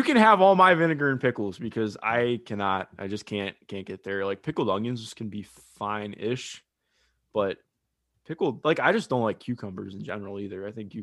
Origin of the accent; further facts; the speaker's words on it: Ohio, United States; I am from Ohio.